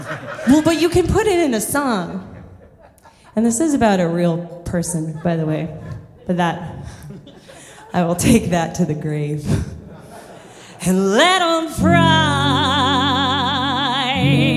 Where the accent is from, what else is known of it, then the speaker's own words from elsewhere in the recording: Scottsdale, Arizona, United States; I'm from Arizona, so it was just didn't Scottsdale, Arizona, so it didn't feel right anymore.